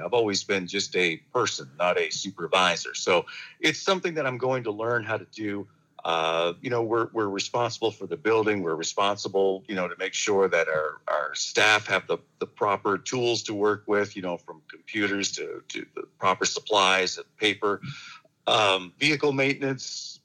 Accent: Woodstock, Ontario, Canada; because I grew up here in Woodstock, and I've always listened to local radio, you know, whether it was CJ or, you know, the stations in the U.S.

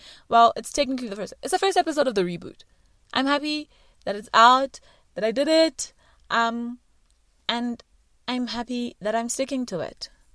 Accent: South Africa; accent: South African; My love out for this week goes to the South African constituency and my accent.

